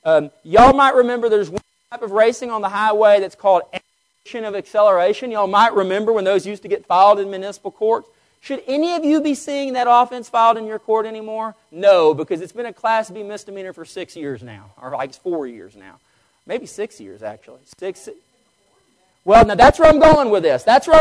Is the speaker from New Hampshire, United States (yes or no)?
no; Vernon, Texas, United States; I'm from Vernon, Texas.